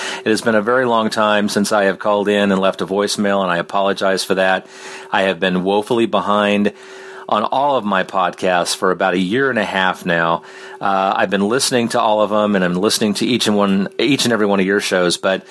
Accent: Wichita, Kansas, United States; now in Kansas City, United States; That's how I always used to call in. About a year and a half ago, my wife and I relocated and moved to Kansas City.

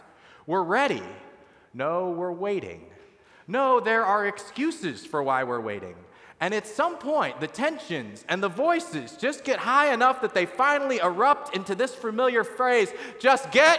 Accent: Midwest, United States; Especially like anything I'd had growing up in the Midwest, right?

